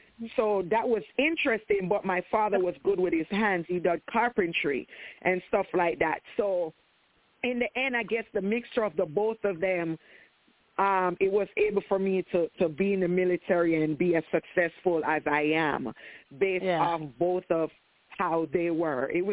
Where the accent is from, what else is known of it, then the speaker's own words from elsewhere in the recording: Jamaica; now in United States; And I think from my upbringing being Jamaican, I was able to survive in the military